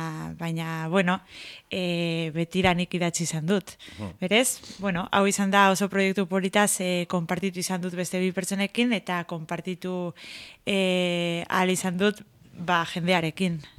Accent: Navarre, Spain; ni Nafarroakoa naiz, herri batekoa

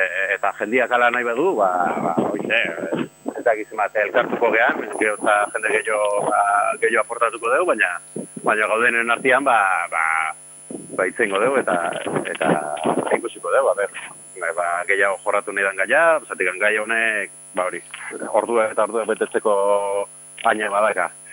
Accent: Ereñotzu, Basque Country, Spain; nire ideia zan, ba, nire herria da, Ereinotzu, eta bertako jendia, ba, pixka bat informatzeko

